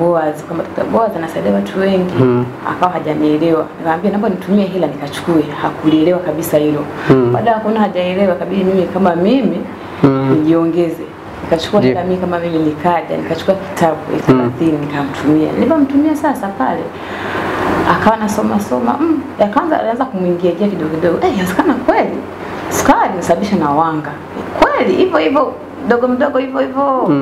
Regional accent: Kigoma, Tanzania; Mwenyeji wa Kigoma.

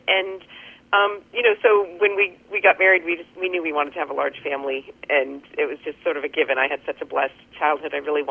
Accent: New Hampshire, United States; Yeah, so I'm from New Hampshire, and I'm based out of New Hampshire.

